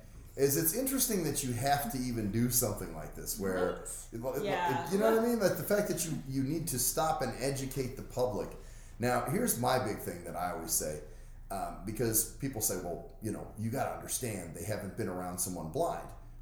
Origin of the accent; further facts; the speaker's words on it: Las Vegas, Nevada, United States; born there; Well, for me, I've been blind since birth, and I was born here in Las Vegas.